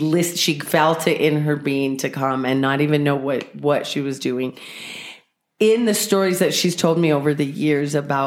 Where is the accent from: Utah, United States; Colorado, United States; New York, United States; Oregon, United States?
Colorado, United States; We've talked on some episodes that we're from Southern Colorado. Most of us have roots down there.